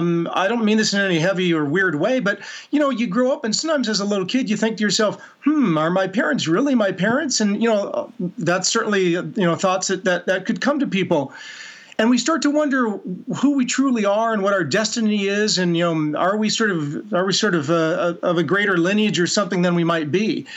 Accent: Seattle, Washington, United States; I'm from Seattle originally, so it was a return to my hometown area for us.

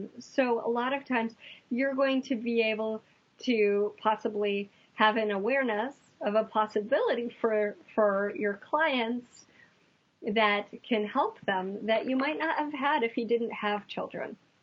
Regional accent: Midwest, United States; now in Maui, United States; And I'm in the Midwest. I'm from the Midwest. I'm on Maui. So forgive me for saying you guys. That's just how I grew up.

